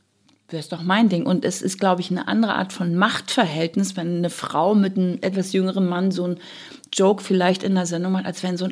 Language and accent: German; West Germany, Germany; ich bin ja aus dem Westen.